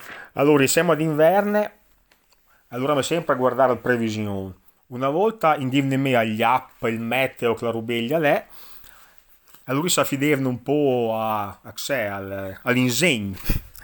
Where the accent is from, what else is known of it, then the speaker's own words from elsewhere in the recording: Castelnuovo, Emilia-Romagna, Italy; Però io sono nato e cresciuto a Castelnuovo. Mia mamma è del mar, un paese sotto la Preda, e mio padre è alla bordo del Meuse, una borgata vicino a Rusan. In casa abbiamo sempre parlato al dialetto